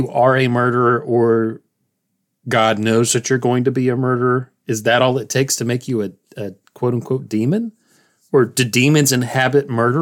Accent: Appalachia, United States; You know, we grew up sort of in Appalachia, like at the foothills of Appalachia.

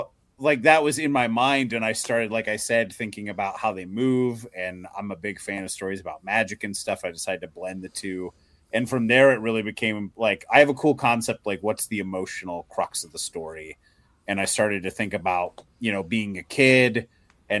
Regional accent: Michigan, United States; the UFO episode was actually about my hometown.

